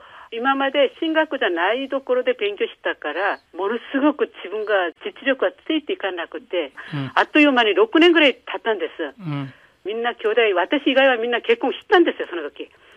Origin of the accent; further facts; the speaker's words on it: South Korea; Japanese is a second language; now in Japan; 私は出身が韓国なんですが